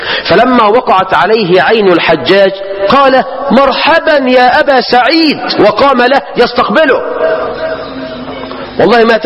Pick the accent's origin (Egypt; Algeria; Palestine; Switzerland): Egypt